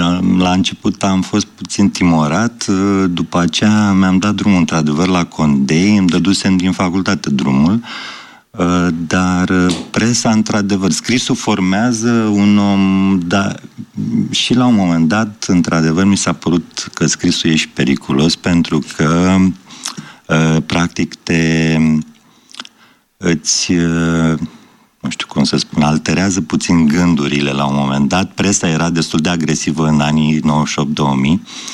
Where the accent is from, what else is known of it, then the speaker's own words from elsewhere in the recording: Galați, Galați County, Romania; now in Bucharest, Romania; Am terminat facultatea de litere în Galați, sunt gălățean de la Dunăre și am venit în București să iau lumea în piept aici.